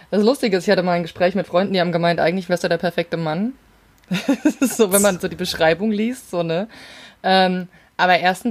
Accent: Hesse, Germany; Ich komme ja aus dem Rhein-Main-Gebiet

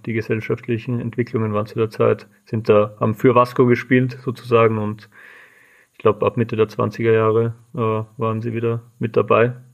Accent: Klosterneuburg, Lower Austria, Austria; Also ich bin aus Klosterneuburg bei Wien

